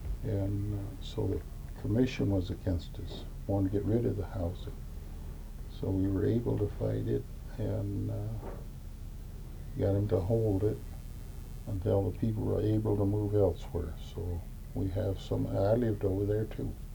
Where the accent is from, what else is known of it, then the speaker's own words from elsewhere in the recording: Illinois, United States; also born or lived in Pueblo, Colorado; No, I was born in Pueblo, Colorado. Raised up in Illinois